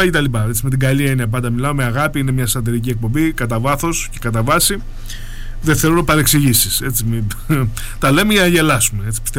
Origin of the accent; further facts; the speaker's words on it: Crete, Greece; Επειδή είμαι από την Κρήτη και δεν ξέρω σλαβομακεδονικά.